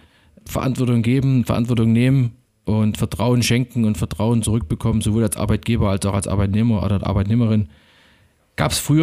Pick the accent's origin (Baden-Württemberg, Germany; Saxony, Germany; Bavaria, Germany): Saxony, Germany; ich komme ja praktisch aus Sachsen und das ist nicht weit weg von Erzgebirge.